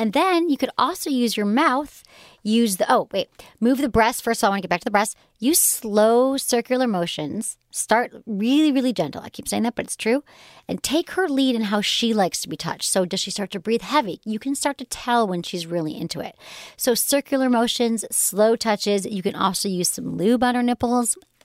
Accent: Zimbabwe; I'm 25 and I'm from Zimbabwe. Listening all the way in Zimbabwe.

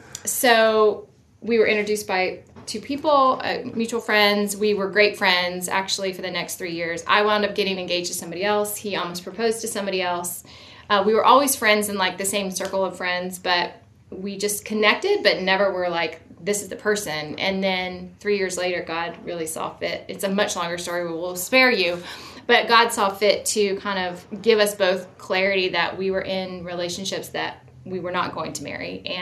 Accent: Florida, United States; We met in college in Virginia. I grew up in Florida.

